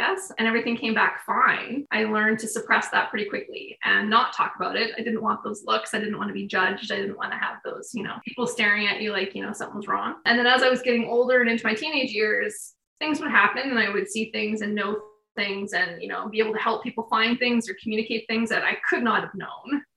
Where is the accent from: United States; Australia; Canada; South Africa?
Canada; British Columbia; we're all born and raised in British Columbia. And so this is kind of our own backyard.